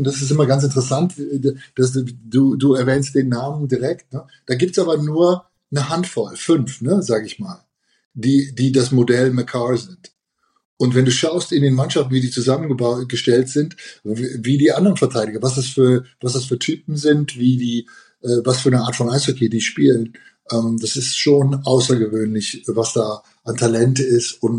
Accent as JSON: {"language": "German", "town": "Cologne", "region": "North Rhine-Westphalia", "country": "Germany", "tie": "born or raised there", "said": "wir sind zusammen aufgewachsen in den Auswahlmannschaften. Er dann, Peter damals aus Mannheim und ich aus Köln."}